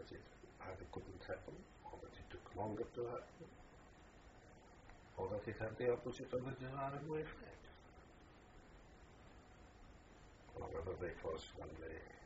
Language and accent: English; Manchester, North West England, United Kingdom; So, when people say, where do you come from? I tend to say, Manchester. Because that's my home.